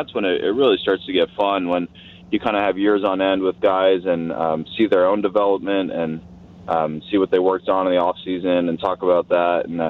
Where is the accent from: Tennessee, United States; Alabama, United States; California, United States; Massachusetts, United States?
California, United States; Oakland; I'm from Oakland, so I grew up a Raiders fan